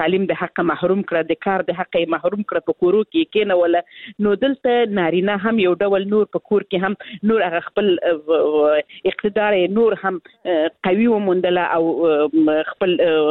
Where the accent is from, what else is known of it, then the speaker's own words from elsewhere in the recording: Helmand, Afghanistan; زه خپله د هلمند ولایت څخه یم